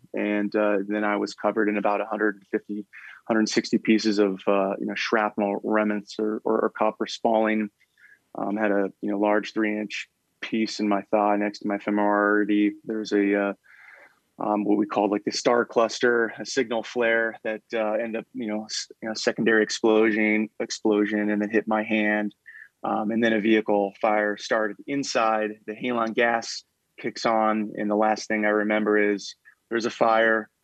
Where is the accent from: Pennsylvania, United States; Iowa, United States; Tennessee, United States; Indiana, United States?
Iowa, United States; Ottumwa; So growing up in Ottumwa, in between actually getting out of, I think, Ranger school and then going straight to my unit to deploy